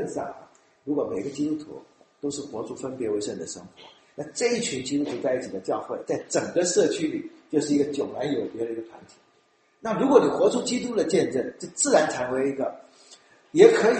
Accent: Fujian, China; 我们中间的弟兄少数跟我同乡的，我们闽南人，他们吃什么我们用闽南话念

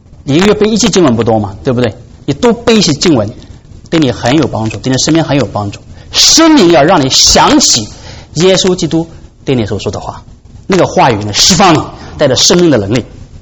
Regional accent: China; 我们中国人有的时候比较强调我们要面子啊，我们中国的文化实在是个面子的文化啊

